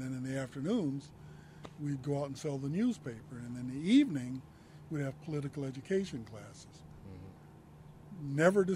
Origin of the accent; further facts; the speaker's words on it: Los Angeles, California, United States; I grew up initially in Watts on 120th and Wadsworth, okay.